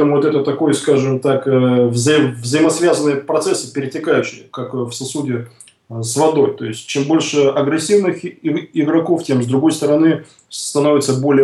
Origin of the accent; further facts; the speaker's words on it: Russia; И когда он узнал, что я из России